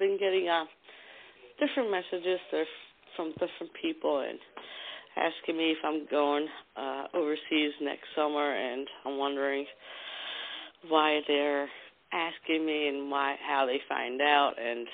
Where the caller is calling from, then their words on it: New Jersey, United States; from New Jersey.